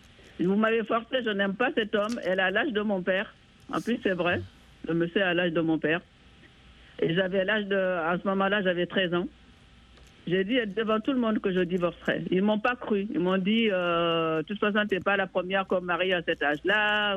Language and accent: French; Guinea; Donc, voilà, moi, je suis de la Guinée-Conakry.